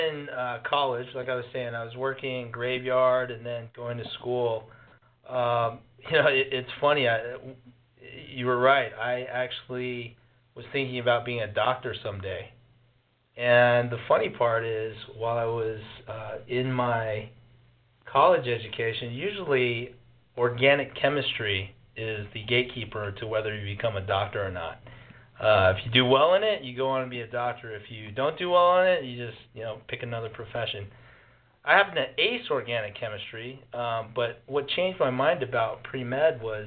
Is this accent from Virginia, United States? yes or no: no; Las Vegas, Nevada, United States; I personally, just growing up in Las Vegas, watched him change the landscape.